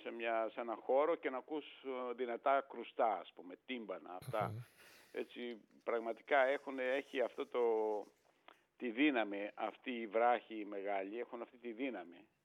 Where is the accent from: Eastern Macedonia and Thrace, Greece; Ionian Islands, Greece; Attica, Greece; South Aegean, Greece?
South Aegean, Greece; Falatados; Εγώ είμαι και ορεινός, είμαι από το Φαλατάδο, που έχουμε αυτούς τους σπουδαίους γρανιτικούς σχηματισμούς